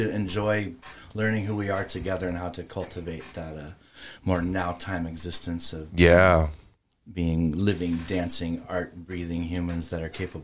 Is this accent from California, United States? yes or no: yes; Long Beach, California, United States; I grew up down in Long Beach in a more urban environment, and there were a lot of things everywhere.